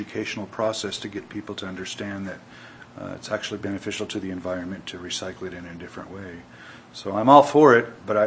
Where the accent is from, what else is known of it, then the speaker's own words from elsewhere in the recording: California, United States; now in Taney County, United States; One of our challenges, and I'm from California, so I'm all about green